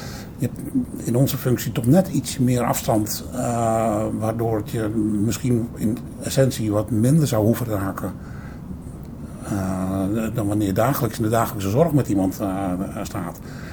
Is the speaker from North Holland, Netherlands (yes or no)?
yes; North Holland, Netherlands; Ik kwam als Hollander, recht voor zijn raap, kwam ik in Brabant terecht. Dat was inderdaad wel even een overstap. De directheid waar ik mee opgevoed ben in Noord-Holland.